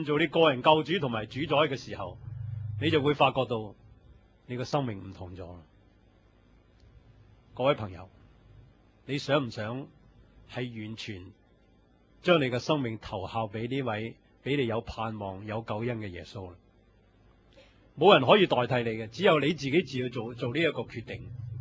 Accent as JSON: {"language": "Chinese", "country": "China", "said": "如果我们中国人就说，哇，有没有搞错啊？"}